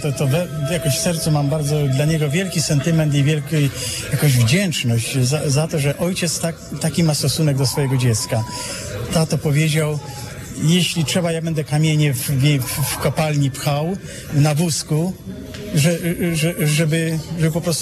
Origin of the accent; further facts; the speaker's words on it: Biegoszów, Lower Silesian Voivodeship, Poland; born there; ja się urodziłem na Dolnym Śląsku, tak, w Biegoszowie koło Złotoryi